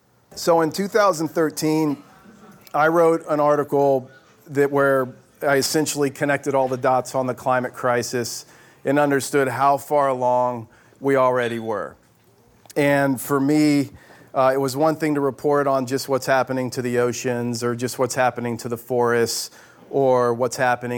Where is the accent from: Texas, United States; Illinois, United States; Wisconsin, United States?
Texas, United States; Houston; moved away; which didn't make a whole bunch of sense for a guy born and raised in Houston, Texas, but there you have it.